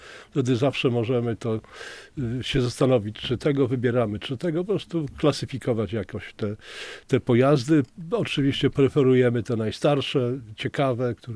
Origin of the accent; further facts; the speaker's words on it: Białystok, Podlaskie Voivodeship, Poland; chcemy, żeby jakoś ten Białystok podkreślić, że jesteśmy stąd